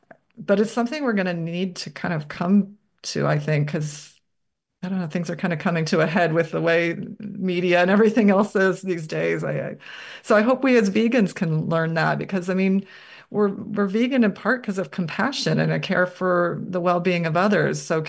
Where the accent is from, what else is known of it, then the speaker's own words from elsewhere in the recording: Midwest, United States; I grew up in the Midwest, you know, this is what you do.